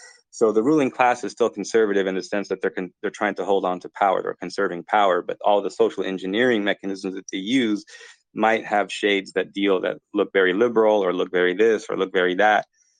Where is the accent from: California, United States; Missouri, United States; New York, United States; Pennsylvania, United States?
California, United States; Los Angeles; Like, I'm from Los Angeles, and a lot of my friends were doing things in different parts of Hollywood as well.